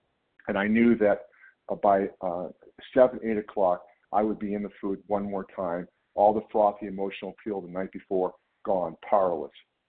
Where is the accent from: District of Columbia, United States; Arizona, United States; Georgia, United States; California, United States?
California, United States; And I'm from California.